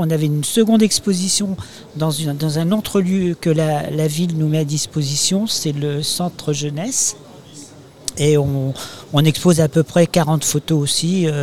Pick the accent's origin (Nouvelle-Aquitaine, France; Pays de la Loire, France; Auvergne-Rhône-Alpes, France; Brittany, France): Brittany, France; j'ai de la famille dans le Morbihan, j'ai mon cousin, mais moi, je suis breton.